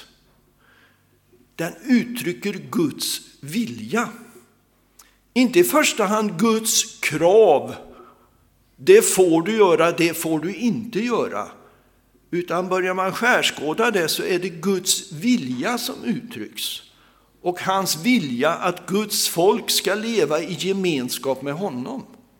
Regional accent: Sweden; also born or lived in India; Men det är så självklart för mig att vara svensk att jag behöver inte bry mig.

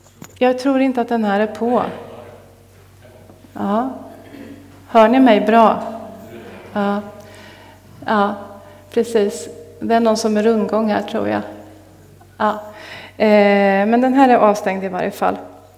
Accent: Linköping, Östergötland, Sweden; Och under min uppväxt så var jag växte upp på 80-talet där då i Linköping.

